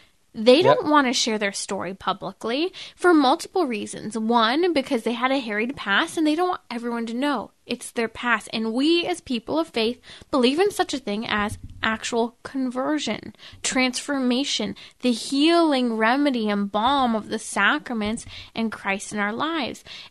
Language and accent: English; United States; because we're American, we love freedom, right?